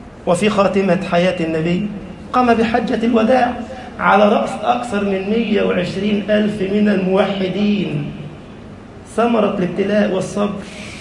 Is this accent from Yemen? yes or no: no; Egypt